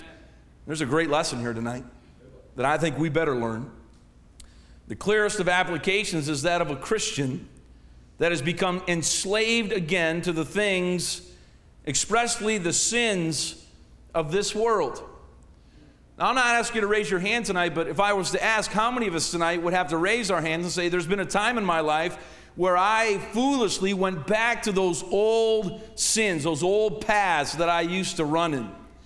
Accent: Canada; I'm a Canadian. We're peaceful people.

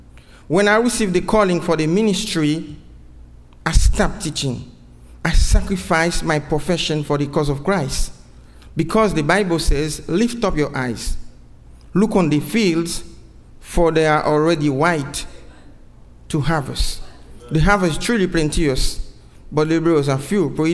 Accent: Haiti; I'm from Haiti.

